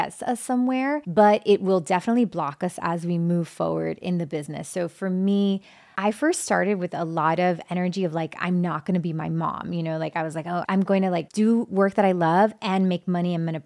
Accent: Miami, Florida, United States; Growing up in Miami, being, you know, of Cuban descent, I didn't have any friends that were not Cuban. Like all my friends were Cuban. I grew up in this very tight community.

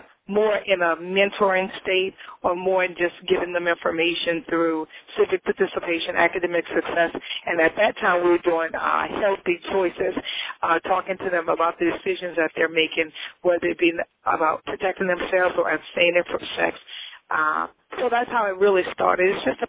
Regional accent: New Orleans, Louisiana, United States; my education growing up in New Orleans, even though we were in the best part of the town. We were in an impoverished community in New Orleans, in the Third Ward community, and so we were low income.

